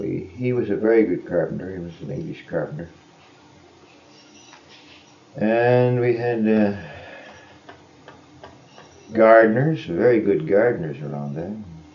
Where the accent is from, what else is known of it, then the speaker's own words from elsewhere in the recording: Nanaimo, British Columbia, Canada; born there; now in Burnaby, Canada; I was born in Nanaimo, Vancouver Island. Coal mining town, of course.